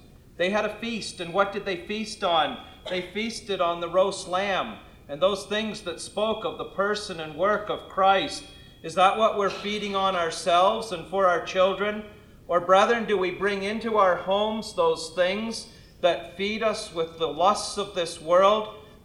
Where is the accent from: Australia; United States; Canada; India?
Canada; Smiths Falls, Ontario; in my hometown of Smiths Falls